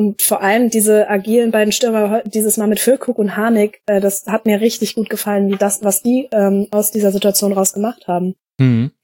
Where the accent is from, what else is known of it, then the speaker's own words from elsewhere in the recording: Hanover, Lower Saxony, Germany; born there; ich bin in Hannover geboren und habe da natürlich auch nochmal einen ganz anderen Blick drauf